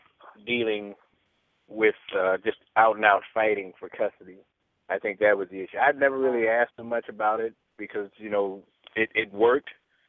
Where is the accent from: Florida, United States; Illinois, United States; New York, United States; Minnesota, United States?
Illinois, United States; I started by basically, if you want to call a son of Illinois, that would be me